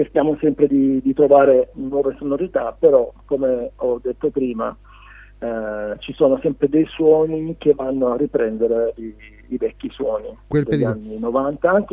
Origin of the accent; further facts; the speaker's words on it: Veglie, Apulia, Italy; Ma siamo di Veglie.